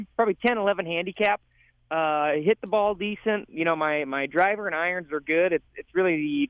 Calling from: Effingham, Illinois, United States; From Effingham, Illinois.

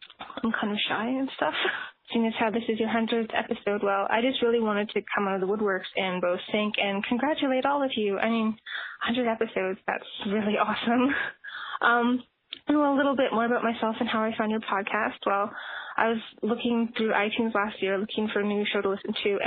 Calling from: Northwest Territories, Canada; I'm calling you from the Northwest Territories in Canada.

